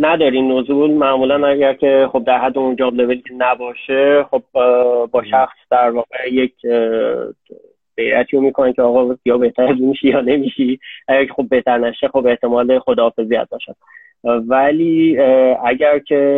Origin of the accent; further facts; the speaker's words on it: Isfahan, Iran; born there; من متولد اصفهانم اول از بعد متولد سال 66 هستم دی ماه 66